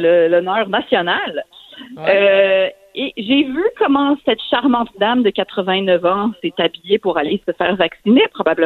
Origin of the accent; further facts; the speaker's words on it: Quebec, Canada; Puis il faut qu'on puisse rire de nous en tant que Québécois, en tant que nation